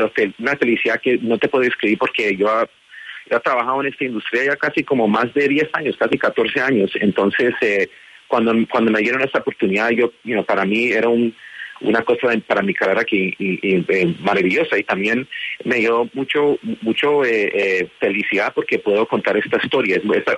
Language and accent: Spanish; United States; born there; Spanish is a second language; yo soy americano, yo nací aquí, entonces yo tengo un perspectivo, yo tengo un lente muy americano, pero para mis padres, que eran inmigrantes